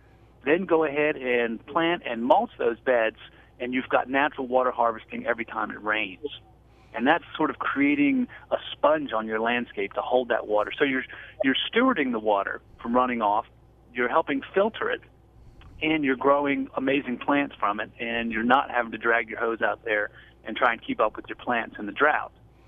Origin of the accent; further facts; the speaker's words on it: Frederick, Maryland, United States; also born or lived in Latin America; I'm originally here from Frederick, Maryland.